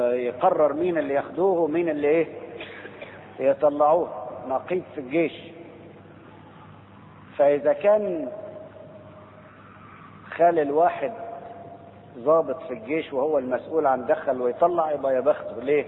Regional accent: Egypt; في مثل يقولوه عندنا في مصر، مش عارف عارفين ولا لا، او عندكم زي ولا لا

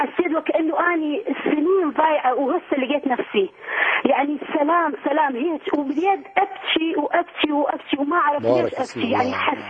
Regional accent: Iraq; أنا كردية من شمال العراق.

